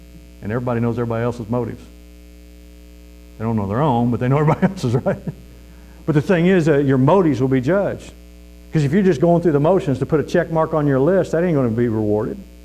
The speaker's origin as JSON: {"language": "English", "country": "United States", "tie": "born there", "said": "And I was born here, so I'm an American, and this is our country and my country"}